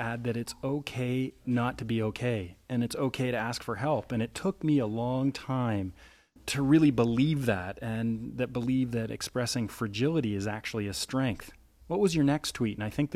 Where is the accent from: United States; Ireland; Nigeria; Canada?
Canada; I was ready to apologize as a Canadian